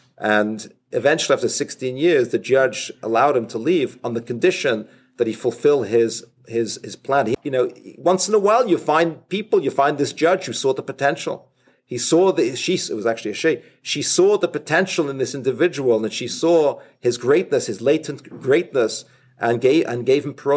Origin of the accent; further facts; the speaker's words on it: England, United Kingdom; You know, I come from England, so I'm privy to the royal society over there.